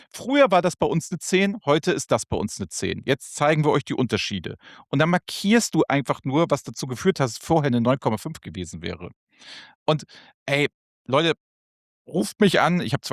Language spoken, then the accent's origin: German; Hamburg, Germany; wenn das nicht echt so ätzend gelegen wäre für mich jetzt als Hamburger